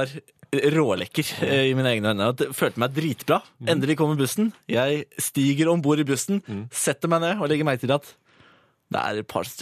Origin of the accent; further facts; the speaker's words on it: Eastern Norway, Norway; Vi er fra Østland, begge to.